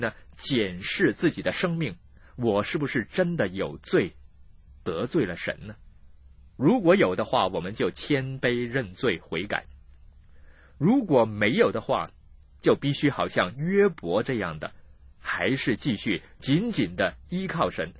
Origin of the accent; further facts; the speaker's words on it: China; 在我们中国人的群体当中根本毫不陌生